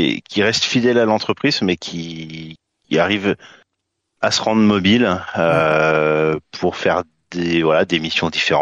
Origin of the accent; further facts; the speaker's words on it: Pays de la Loire, France; also born or lived in Besançon / Brittany; J'ai bossé à Besançon, j'ai bossé en Bretagne et je suis originaire des Pays de la Loire.